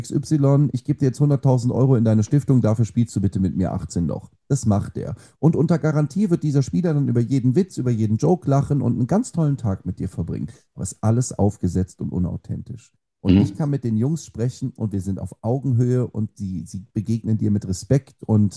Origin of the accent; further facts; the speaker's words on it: Rhineland, Germany; now in Bavaria, Germany; ich bin ja Rheinländer, also nenne ich meinen Sohn selbstverständlich Männlein.